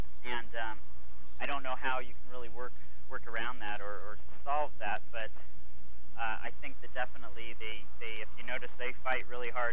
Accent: Modesto, California, United States; And I grew up in Modesto, and it went over the years. It had quite a growth spurt

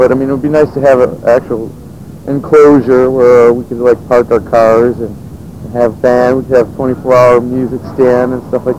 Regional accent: California, United States; No, I'm from California.

